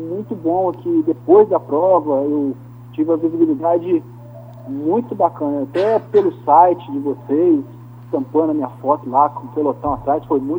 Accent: Minas Gerais, Brazil; venho participando de algumas provas regionais, porque eu sou de Minas Gerais.

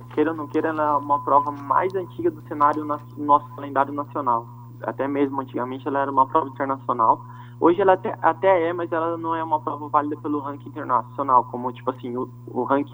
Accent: Americana, São Paulo, Brazil; Eu não sou nascido na cidade de Piracicaba, sou de Americana

